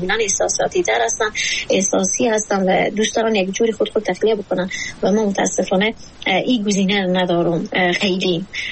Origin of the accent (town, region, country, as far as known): Afghanistan